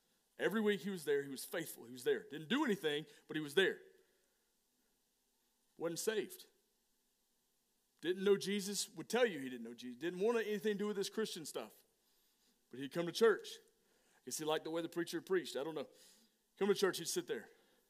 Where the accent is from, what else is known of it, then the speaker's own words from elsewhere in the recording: Alabama, United States; I'm from Alabama, can you tell?